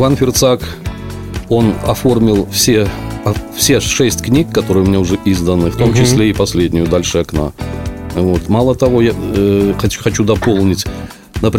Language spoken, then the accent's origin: Russian; Gomel, Gomel Region, Belarus; вы знаете, я из Гомеля